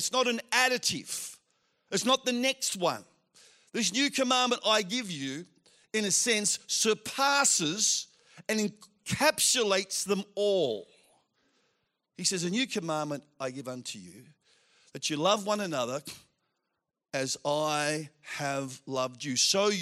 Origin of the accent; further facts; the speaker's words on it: Lilydale, Victoria, Australia; And I've grown up in church. I grew up in Lilydale, which isn't that far from here, and grew up in Pentecostal churches.